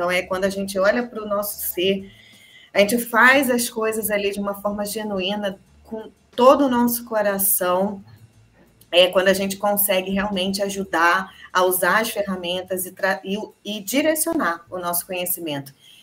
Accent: Rio de Janeiro, Brazil; que eu, como uma boa carioca, eu fiquei arrepiada e maravilhada.

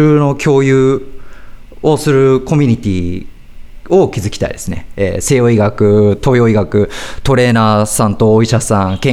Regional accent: Tokyo, Japan; moved away as an adult; now in Boston, United States; バリバリの日本人です。よく日系アメリカ人、ブラジル人なんですかって言われることがあるんですけど、東京育ちの日本人です。高校卒業後に渡米して本格的格闘技を始めたのは渡米英語で、もともとは留学生です。今もひっそりとボストンを拠点にいろいろやってます。

